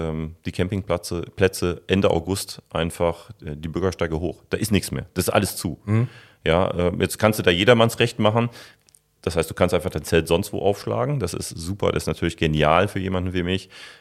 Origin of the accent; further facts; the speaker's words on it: Jülich, North Rhine-Westphalia, Germany; also born or lived in Heinsberg; obwohl ich auch eine Zeit lang, auch wenn ich aus gebürtiger Jülicher bin, Mutgrad sozusagen, wenn ich eine Zeit lang in Heinsberg gelebt habe